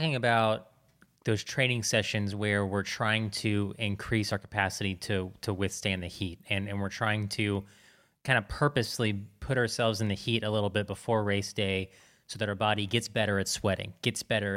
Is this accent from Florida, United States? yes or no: yes; Florida, United States; I grew up in Florida. I get that.